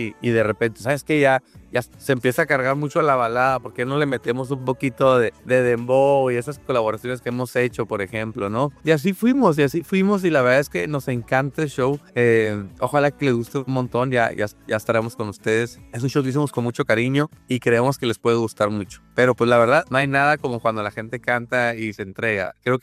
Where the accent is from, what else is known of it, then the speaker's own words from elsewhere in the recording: Mexico; muy de donde somos nosotros, de México, ¿no?